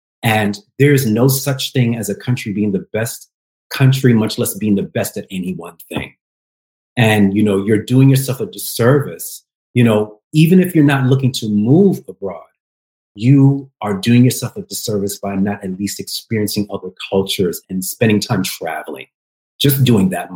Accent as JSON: {"language": "English", "country": "United States", "tie": "born there", "said": "You know, I was born in America, you know, for the times, of course, that my father was stationed in the United States."}